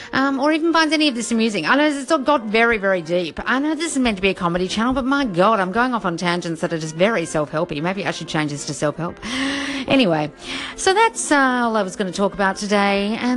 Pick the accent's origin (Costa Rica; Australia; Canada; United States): Australia; now in London, United Kingdom; And obviously I'm Australian and I live in London